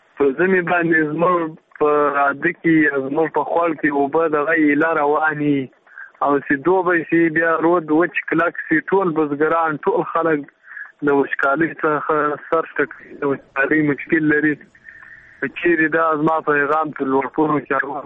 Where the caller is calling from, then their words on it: Afghanistan; د زابل ولایت نه خبره درسره کوم